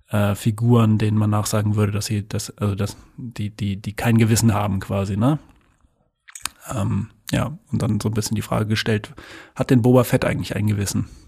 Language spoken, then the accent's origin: German; Freiburg, Baden-Württemberg, Germany; in sämtlichen 2 Comicläden von Freiburg, wo ich herkomme